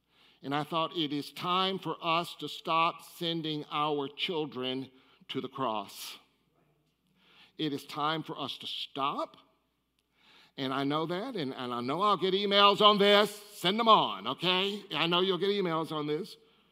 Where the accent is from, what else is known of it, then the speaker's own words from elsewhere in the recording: the South, United States; growing up in the South, I thought to myself, wow, God, I am really, God, I am okay with hunting rifles for sport.